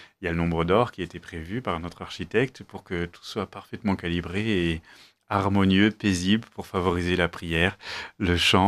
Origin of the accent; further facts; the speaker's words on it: Munster, Grand Est, France; now in Besançon, France; moi, je viens d'Alsace, donc c'est juste un peu au nord, à 1h30 de route, village de Münster exactement. Et cela fait 10 ans que je suis sur place à Besançon